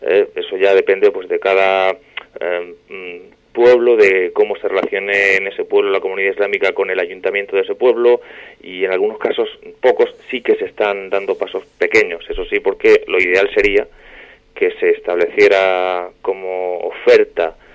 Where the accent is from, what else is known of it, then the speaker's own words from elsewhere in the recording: Torre Pacheco, Region of Murcia, Spain; Torre Pacheco, en mi pueblo, pues tuve problemas.